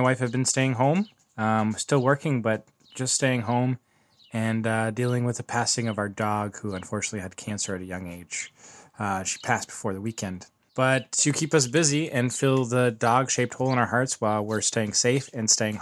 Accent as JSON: {"language": "English", "town": "Windsor", "region": "Ontario", "country": "Canada", "said": "I'm from Windsor, Ontario."}